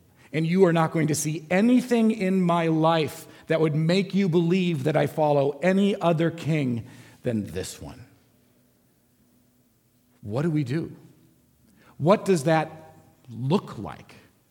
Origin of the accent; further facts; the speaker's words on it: Illinois, United States; people saying, "You're from Chicago." I'm from Illinois. They're not the same thing, but okay.